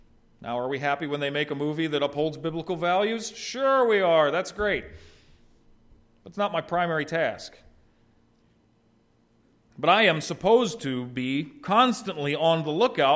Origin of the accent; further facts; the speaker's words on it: Ohio, United States; moved away; also born or lived in West Virginia; Because where I grew up in Ohio, up and down were determined by the compass points, north and south.